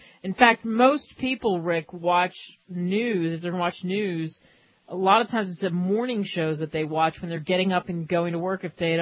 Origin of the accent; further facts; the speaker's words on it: New Jersey, United States; No, I'm from New Jersey, Philadelphia.